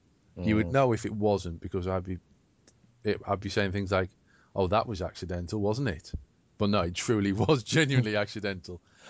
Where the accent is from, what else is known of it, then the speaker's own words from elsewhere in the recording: Yorkshire and the Humber, United Kingdom; I can actually do a sort of a posher accent, but I kind of choose not to because I'm a Yorkshireman.